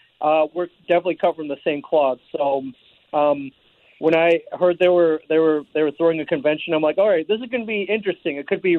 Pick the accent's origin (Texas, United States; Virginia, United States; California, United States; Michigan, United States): Michigan, United States; Ann Arbor; And then from 16 to about 22, I grew up in Ann Arbor. I'm a U of M graduate.